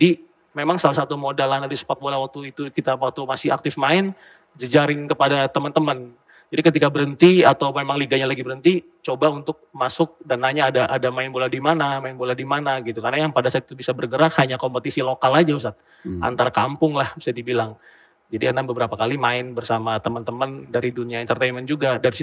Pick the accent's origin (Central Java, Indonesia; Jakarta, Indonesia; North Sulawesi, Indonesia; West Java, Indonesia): Jakarta, Indonesia; born there; Lahir di Jakarta.